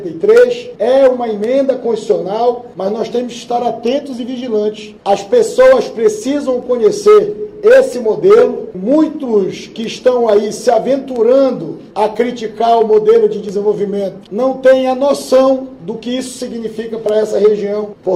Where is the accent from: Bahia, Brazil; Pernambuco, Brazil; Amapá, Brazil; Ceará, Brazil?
Amapá, Brazil; porque sou um amazônida, sou do Amapá